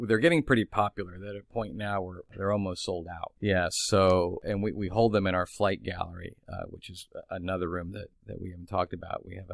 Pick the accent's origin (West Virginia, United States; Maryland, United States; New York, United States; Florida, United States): Florida, United States; St. Petersburg; I didn't realize this because, you know, I grew up in St. Petersburg. So when I was a little kid, me and my pals used to pedal our bicycles down here and go to North Shore Pool and stop by the museum.